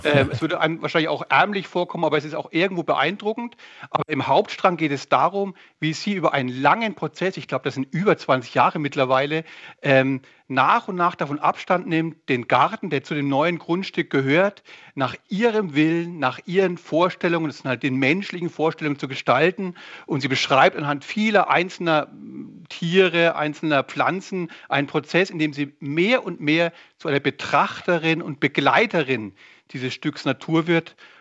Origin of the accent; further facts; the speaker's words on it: West Germany, Germany; aber gerade als Westdeutscher, wie ich einer sozusagen sozialisiert bin